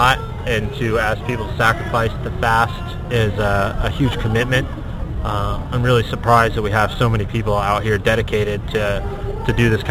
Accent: Washington, District of Columbia, United States; I'm from Washington, D.C.

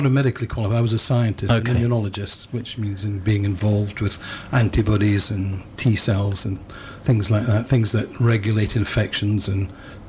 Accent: Musselburgh, Scotland, United Kingdom; moved away as an adult; also born or lived in London / United States; now in Bristol, United Kingdom; I was brought up in Scotland in a little mining fishing town called Musselburgh, just outside Edinburgh.

